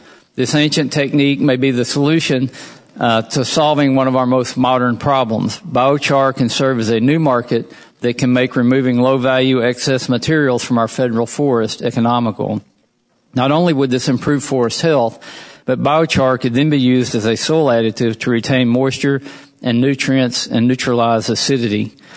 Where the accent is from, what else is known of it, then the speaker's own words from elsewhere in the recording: Arkansas, United States; My home state has a wide array of agricultural commodities, and agriculture claims first place in the natural state's largest industry.